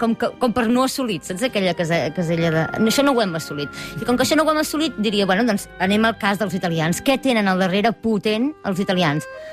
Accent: Catalonia, Spain; com a cuinera i com a cuinera catalana

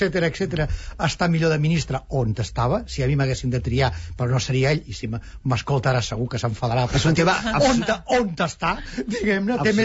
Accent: Catalonia, Spain; com a català i com a catalanista en sentit genèric

